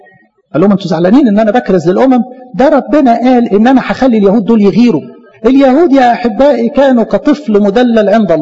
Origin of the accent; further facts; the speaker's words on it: Egypt; اعتزاز إن أنا مصري واعتزاز إن أنا من أصل فرعوني، أنا مش عربي.